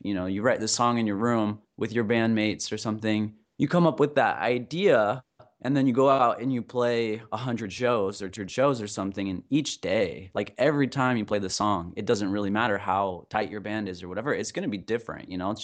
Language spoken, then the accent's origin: English; Ohio, United States; I grew up in Southeast Ohio. I lived on a farm and I would always kind of explore all these old barns and go out in the woods